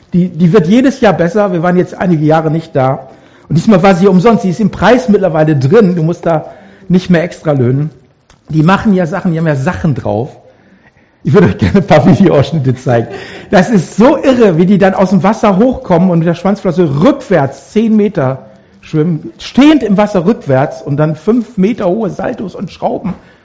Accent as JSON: {"language": "German", "town": "Mülheim an der Ruhr", "region": "North Rhine-Westphalia", "country": "Germany", "tie": "born or raised there", "said": "Und wir waren auch Back to the Roots in unserem Heimatort, da wo ich geboren bin, in Mülheim an der Ruhr, die schönste Stadt im Ruhrgebiet."}